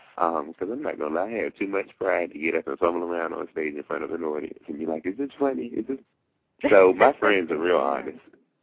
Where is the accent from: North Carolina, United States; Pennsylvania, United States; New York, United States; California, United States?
North Carolina, United States; Because, like, originally I'm from North Carolina